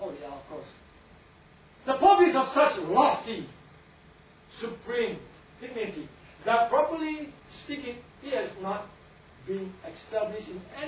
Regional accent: Singapore; Right, but now the world has become more Americanized, so being Singaporean, I don't speak English anymore, actually, I speak American.

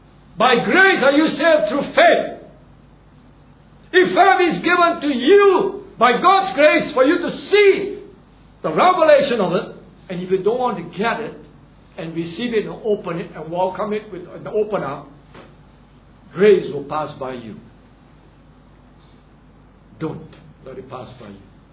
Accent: Singapore; You know, I'm born a Singaporean. But if I migrate out of here to another country, I'm still a Singaporean.

